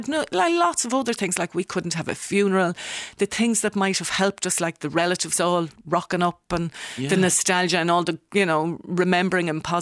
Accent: Ireland; And I do think as Irish people, we love a funeral and it serves a function.

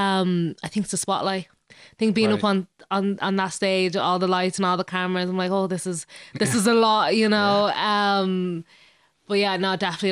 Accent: Ireland; being black Irish and being so young

